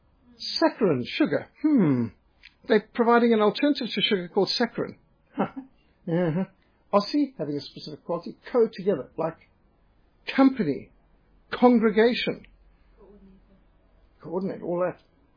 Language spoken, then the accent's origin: English; Zimbabwe; I'm from Rhodesia, and we pride ourselves on being more English than English, and Latin was considered essential to education.